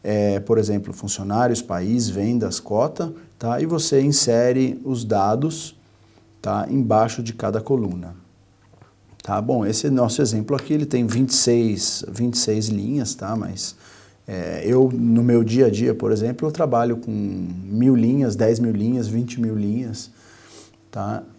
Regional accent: Brazil; eu, no caso, sou brasileiro

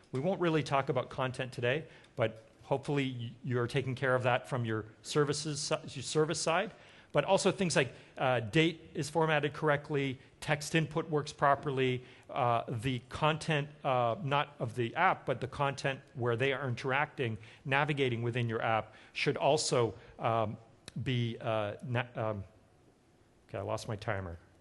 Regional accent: Montreal, Quebec, Canada; I myself primarily use English as a language, but I grew up in Montreal in Canada, and so I also speak French fairly fluently.

